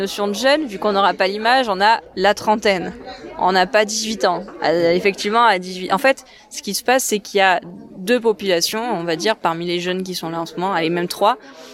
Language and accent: French; Marseille, Provence-Alpes-Côte d'Azur, France; moved away; also born or lived in Paris; Alors déjà, je suis pas parisienne, je suis marseillaise, ou en tout cas provençale. Hein. J'ai été juste hébergée à Paris pendant 9 ans. Mais en fait, j'ai quand même des attaches à Vialas. Donc moi, j'ai de la famille qui est d'ici